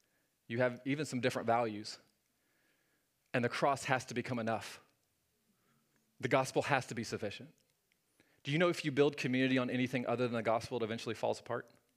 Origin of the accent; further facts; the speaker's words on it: Norman, Oklahoma, United States; And I grew up in Norman, so it's like, it's in me, right?